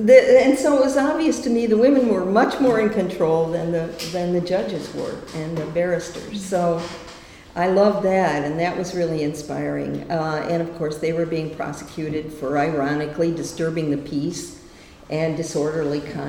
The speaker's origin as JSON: {"language": "English", "country": "United States", "said": "And then I, as an American person, wasn't used to seeing"}